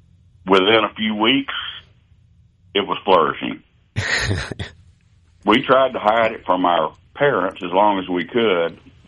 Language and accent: English; Texas, United States; Well, I'll tell you, I grew up in East Texas